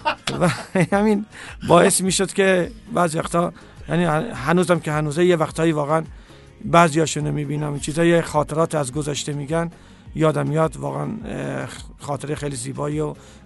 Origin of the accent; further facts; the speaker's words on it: Behbahan, Khuzestan, Iran; من خوزستانی هستم، سیتم اهل بهبهان هستم.